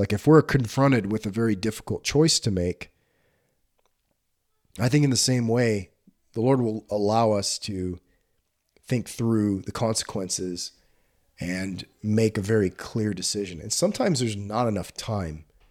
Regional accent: Texas, United States; I'm from South Texas.

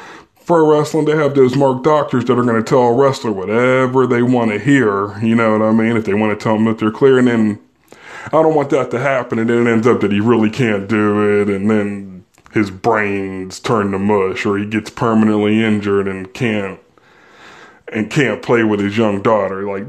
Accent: Pittsburgh, Pennsylvania, United States; And I'm from Pittsburgh, Pennsylvania. We call ourselves City of Champions

